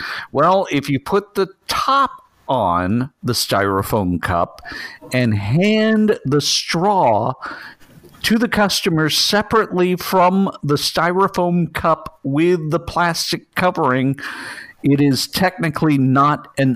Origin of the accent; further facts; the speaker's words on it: Louisiana, United States; here's the deal that I love about my home state of Louisiana.